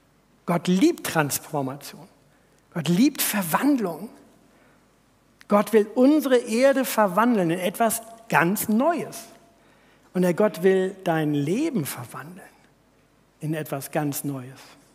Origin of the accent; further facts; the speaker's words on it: Priesdorf, Germany; Als Kind bin ich sehr idyllisch aufgewachsen im Priesdorf, ein Dorf mit 2.500 Einwohnern.